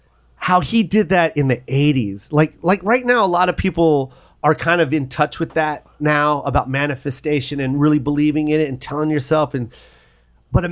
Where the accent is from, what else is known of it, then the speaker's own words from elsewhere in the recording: Tacoma, Washington, United States; I grew up in Tacoma